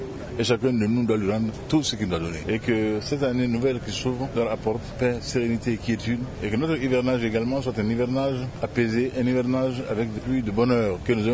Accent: Mali; Chez nous au Mali

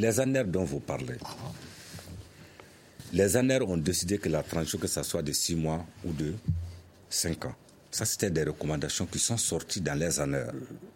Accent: Mali; moi je suis malien

